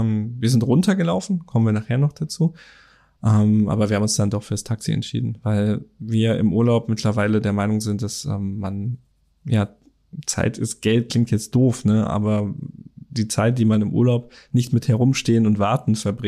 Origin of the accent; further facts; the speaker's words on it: Germany; Aber, also ja, als Deutscher möchte man ja irgendwie alles in Fußballfelder umrechnen.